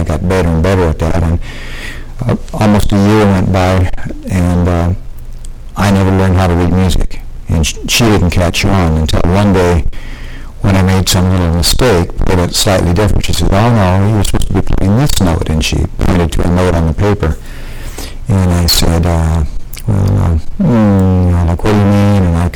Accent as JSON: {"language": "English", "town": "Estherville", "region": "Iowa", "country": "United States", "tie": "born there", "said": "I was born in September, on September 29, 1946 in Estherville, Iowa."}